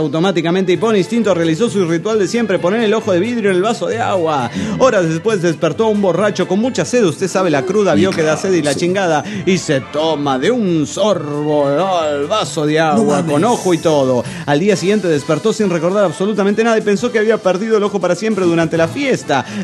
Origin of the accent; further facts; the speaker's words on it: Cancún, Quintana Roo, Mexico; de Cancún, Quintana Roo.